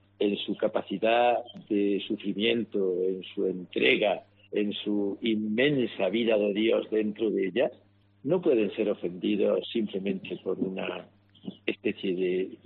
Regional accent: Andalusia, Spain; podemos afirmar que como los andaluces no vamos a la zaga porque los seres humanos que somos católicos no creemos en las fronteras

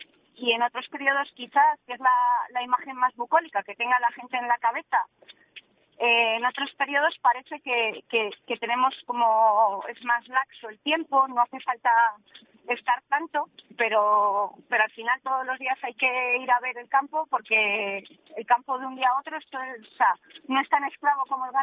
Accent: Barasoain, Navarre, Spain; tenemos una escuela en el propio pueblo en el que soy, de Barasoain.

